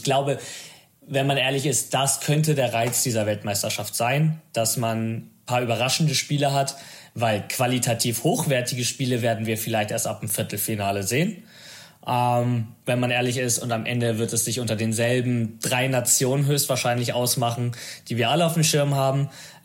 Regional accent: Italy; man muss als Italiener sonst ein bisschen ja auch immer den Argentiniern die Daumen drücken

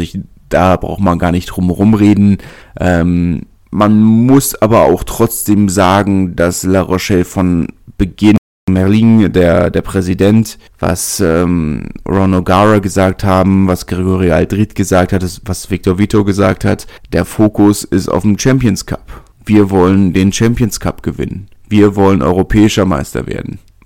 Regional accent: Berlin, Germany

